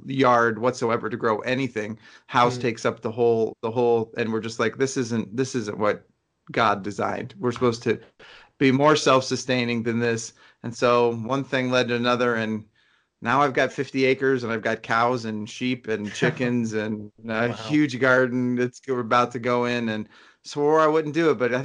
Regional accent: Ohio, United States; Yeah, I grew up in Northeast Ohio, and my parents moved to a farm

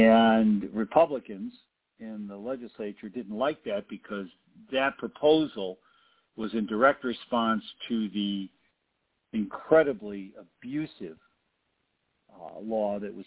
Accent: Ohio, United States; what's happening in my home state of Ohio today.

